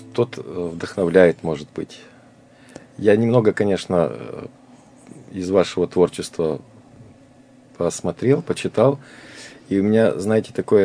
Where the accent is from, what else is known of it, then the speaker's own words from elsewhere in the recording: Russia; born there; хорошо, что я родился в России.